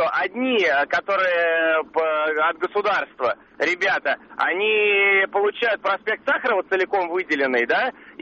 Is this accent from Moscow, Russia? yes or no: yes; Moscow, Russia; я из Москвы.